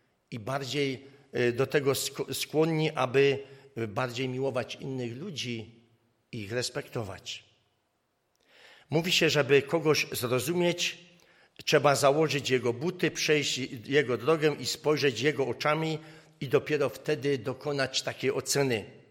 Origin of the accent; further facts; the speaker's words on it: Pszczyna, Silesian Voivodeship, Poland; Ale też nie brakuje ich w Pszczynie, w mojej rodzinnej miejscowości i w innych też.